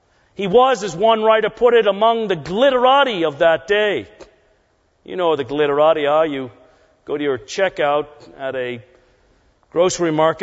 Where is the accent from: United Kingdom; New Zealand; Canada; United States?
United Kingdom; England; I grew up in England in the late 1950s, early 1960s